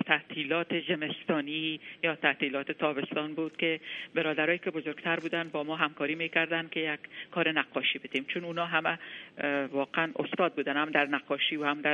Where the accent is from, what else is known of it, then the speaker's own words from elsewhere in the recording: Afghanistan; also born or lived in Iran; now in United States; تا اینکه من وقتی که از افغانستان به ایران آمدم سبک شرق و غرب مخلوط شد.